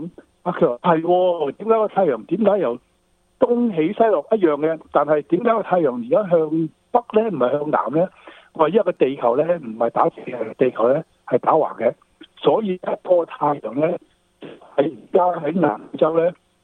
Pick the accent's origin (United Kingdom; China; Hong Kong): United Kingdom; England; now in Australia; 好像我在英国长大的时候呢，英国呢很潮湿